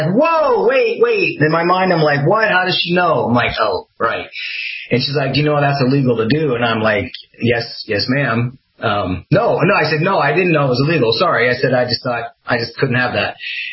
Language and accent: English; Midwest, United States; I mean, I grew up in the Midwest, you know.